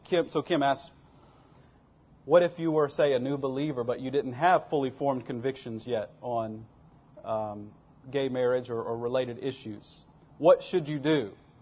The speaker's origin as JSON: {"language": "English", "region": "Texas", "country": "United States", "said": "I'm from Texas, so. Did you know Texas was a country one time?"}